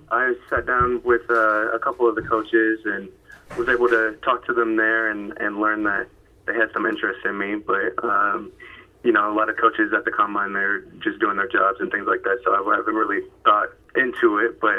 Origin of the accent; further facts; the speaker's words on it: Houston, Texas, United States; No, sir. I'm from Houston, Texas, where I'm staying right now. I'm from Houston originally. I went to school out in California.